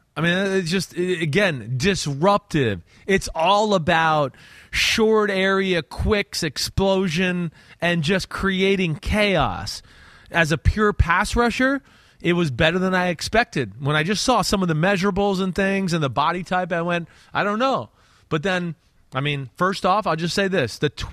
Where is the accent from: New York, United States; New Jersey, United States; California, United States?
New Jersey, United States; Newark; I got a little experience with like the Greek names growing up in Newark, Jersey.